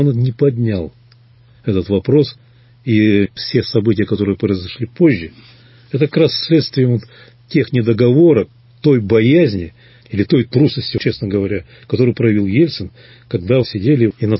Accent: Irkutsk, Irkutsk Oblast, Russia; Приезжать в наш родной город, в мой родной город. Всегда приятно, всегда.

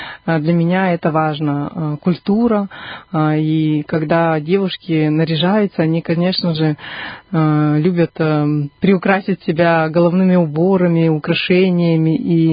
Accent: Yubileyny, Irkutsk Oblast, Russia; born there; Бабушка у меня жила и живет сейчас в Иркутске. И долгое время я вообще родилась в глубинке в Иркутской области, в Киренском районе, в поселке Юбилейном.

